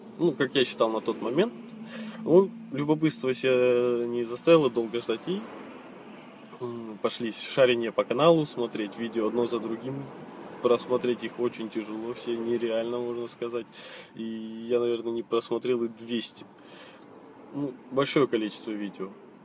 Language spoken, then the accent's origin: Russian; Aktobe, Aktobe Region, Kazakhstan; я из Казахстана, город Актюбинск. Землякам привет.